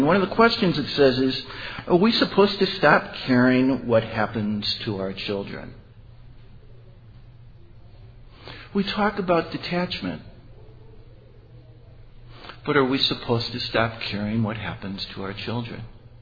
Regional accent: Deer Park, Illinois, United States; I'm a grateful member of Al-Anon. I hail from Deer Park, Illinois, which is one of the northwest suburbs of Chicago.

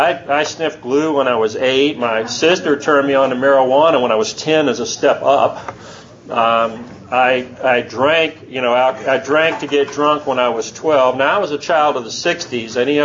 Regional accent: Georgia, United States; born there; I was born in Georgia Baptist Hospital, 1955.

